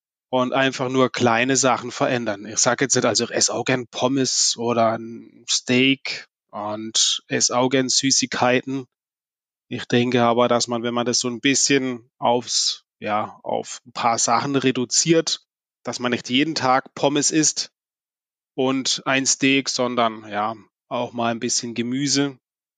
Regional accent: Oberrimsingen, Baden-Württemberg, Germany; Ich komme ursprünglich aus Oberrimsing am Thuniberg.

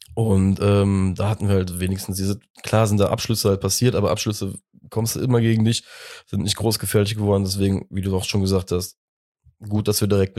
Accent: Cologne, North Rhine-Westphalia, Germany; Klar, und als Kölner dann beim Derby halt vielleicht auf der Bank zu sitzen

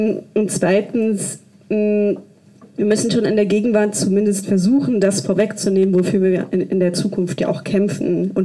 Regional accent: West Germany, Germany; meine Großeltern waren BäuerInnen in Kurdistan und ich bin in Westdeutschland aufgewachsen.

